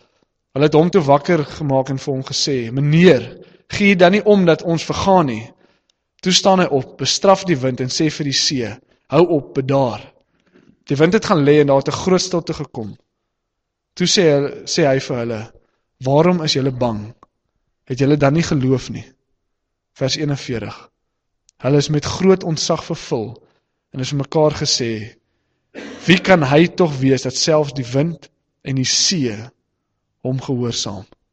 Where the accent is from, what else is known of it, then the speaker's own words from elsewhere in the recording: Western Cape, South Africa; ek kom van die Weskus af, so ek was al in Rowwesee gewees